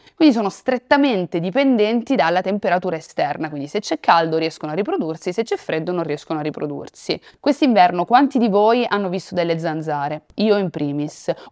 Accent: Vernole, Apulia, Italy; now in Bologna, Italy; ho 31 anni, sono nata e cresciuta a Vernole, un piccolo paesino in provincia di Lecce, quindi sud della Puglia, ma vivo a Bologna ormai da 12 anni.

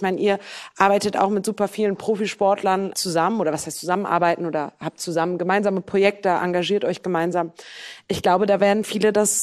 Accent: Bremen, Germany; now in Cologne, Germany; Bei uns in Bremen haben wir immer Wegbier gesagt.

